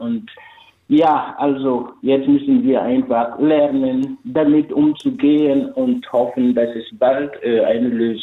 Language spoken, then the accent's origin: German; Burkina Faso; damit bin ich auch in Burkina irgendwie aufgewachsen, vor allem in der Schulzeit.